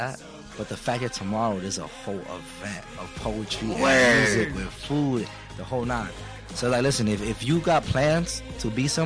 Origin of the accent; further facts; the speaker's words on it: New York City, New York, United States; because when I grew up in the Bronx, right, I was very angry as a kid.